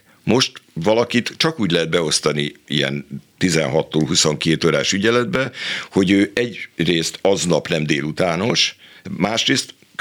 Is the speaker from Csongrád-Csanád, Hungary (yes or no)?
yes; Szentes, Csongrád-Csanád, Hungary; born there; maradjunk Szentesnél, azt ismerem, az a szülővárosom